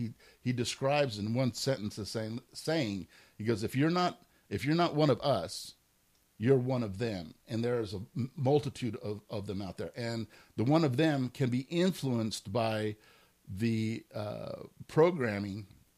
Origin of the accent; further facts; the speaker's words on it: California, United States; I'm formerly from California. I like to call myself a refugee from California.